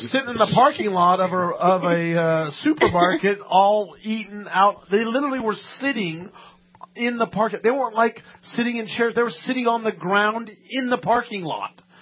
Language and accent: English; Penryn, California, United States; I grew up in Penryn.